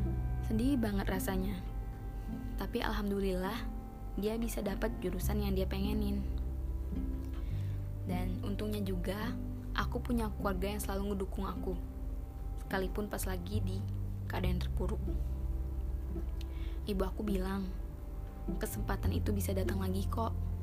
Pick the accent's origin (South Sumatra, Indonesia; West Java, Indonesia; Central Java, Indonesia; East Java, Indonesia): South Sumatra, Indonesia; Palembang; born there; Aku lahir di Palembang tanggal 28 April 2001. Umur aku sekarang 19 tahun.